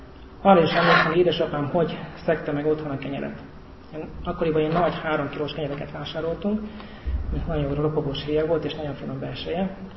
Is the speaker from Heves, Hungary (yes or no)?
yes; Heves, Hungary; also born or lived in Eger; én hevesen nőttem föl, ott nem volt kórház, Egerben szült meg.